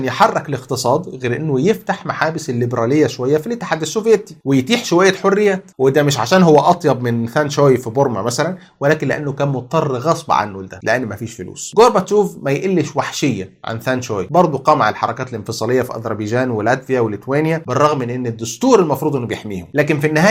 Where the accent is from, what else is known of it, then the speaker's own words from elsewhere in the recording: Egypt; ما عندنا في مصر مثلا هو انقلاب واحد